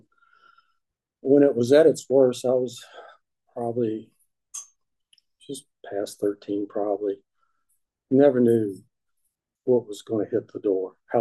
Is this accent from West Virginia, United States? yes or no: yes; West Virginia, United States; So I was the oldest of four. I grew up in West Virginia in an alcoholic household.